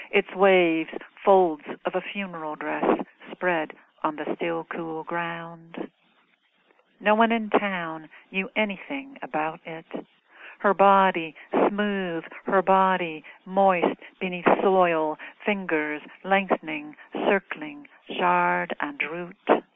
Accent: Louisiana, United States; Well, I grew up in Cajun country, you know, just west of New Orleans, and so I grew up surrounded by Cajun music and blues and jazz, and so all of that I suppose I've internalized.

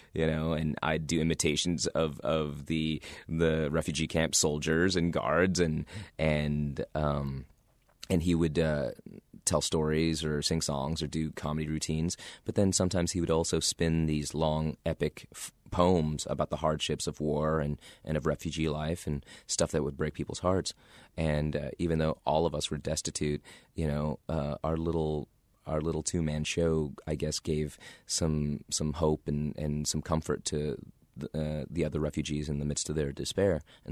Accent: Garden City, Kansas, United States; I'll always forever be indebted to the folks I grew up around in Garden City, Kansas, because they shaped who I am

